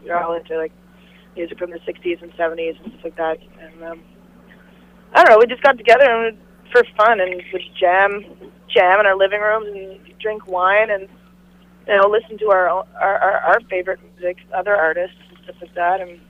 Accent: New Brunswick, Canada; born there; and I was born in New Brunswick.

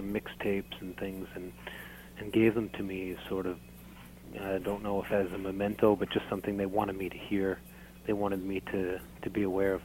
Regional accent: Yarmouth, Nova Scotia, Canada; I'm from Yarmouth, and some of the members are from Yarmouth, Nova Scotia, which is a little fishing community on the South Shore, on the very, very far tip of Nova Scotia.

